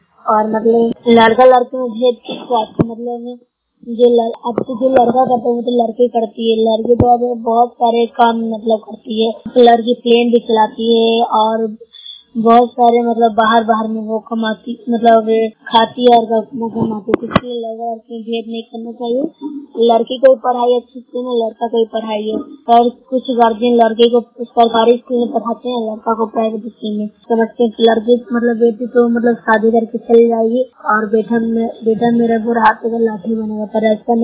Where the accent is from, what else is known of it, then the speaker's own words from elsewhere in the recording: Bihar, India; मैं news block से हूँ, जिला नालंदा की निवासी हूँ।